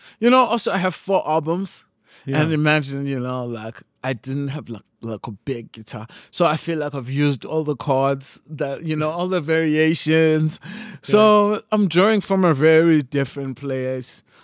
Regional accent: Tsolo, Eastern Cape, South Africa; I grew up in the Eastern Cape, a small town called Tsolo.

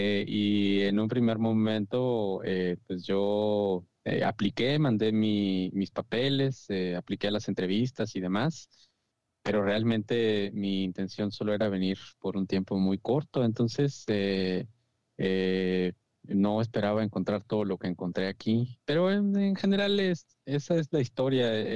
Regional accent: Tlalnepantla, State of Mexico, Mexico; Yo soy del Estado de México, aunque cuando me preguntan siempre de dónde soy, les digo que soy de la Ciudad de México. Nací en Tlanepantla, que para quienes no conozcan, ubiquen esta zona en la parte centro del país.

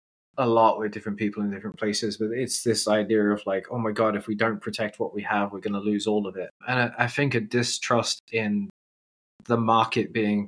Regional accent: South East England, United Kingdom; now in Calgary, Canada; I mean, I grew up just outside London

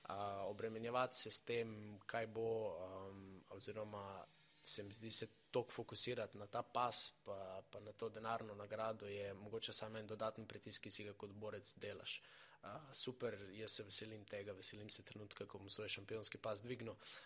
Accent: Velenje, Savinja, Slovenia; sploh kar se tiče mojega domačega mesta Velenja, no, pa tudi ostale Slovenije

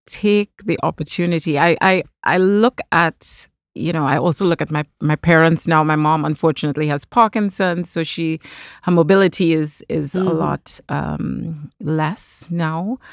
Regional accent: Trinidad & Tobago; being from the Caribbean and coming from growing up in Trinidad and Tobago

